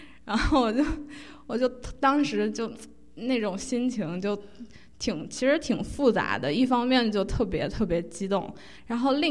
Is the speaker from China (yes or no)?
yes; China; now in United States; 当时我从中国来到美国离开我父母的那种感觉